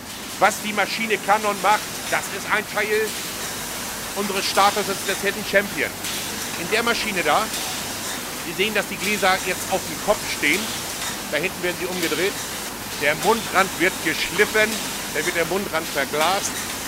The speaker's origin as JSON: {"language": "German", "region": "Hamburg", "country": "Germany", "lives_now": "Lower Bavaria, Germany", "said": "Meine Familie, Frau, zwei Kinder, wir kommen aus Hamburg und jetzt arbeite ich in Niederbayern."}